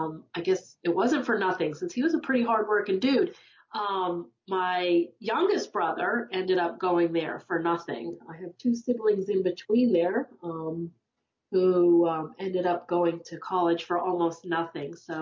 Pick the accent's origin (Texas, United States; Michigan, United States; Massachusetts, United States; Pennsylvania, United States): Massachusetts, United States; Boston; also born or lived in Europe / Japan; My father was career military, so I grew up all over the world, all over the United States. I was able to live in Europe. I was able to live in Japan. And when my dad retired, we all moved back home. Home was in the greater Boston are